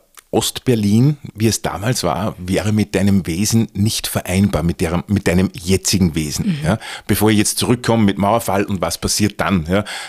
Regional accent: Neumarkt im Hausruckkreis, Upper Austria, Austria; Ich bin in Österreich aufgewachsen, ja. In Neumarkt Kallham.

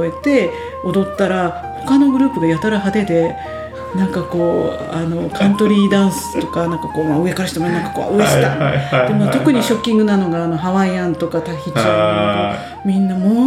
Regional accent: Tokyo, Japan; now in Shiga, Japan; あの私東京の人間で

